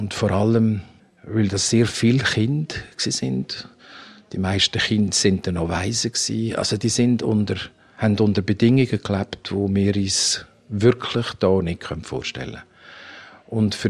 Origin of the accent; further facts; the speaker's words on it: Switzerland; now in Zimbabwe; Wenn ich in der Schweiz bin, ist die Schweiz die Heimat. Und wenn ich in Zimbabwe bin, ist Zimbabwe die Heimat.